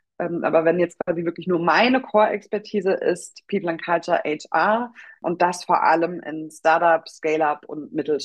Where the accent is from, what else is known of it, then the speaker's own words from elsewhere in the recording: Berlin, Germany; Ich komme aus Berlin. Ich bin, werde, ich wollte gerade sagen, ich bin 34, aber ich werde 34 dieses Jahr.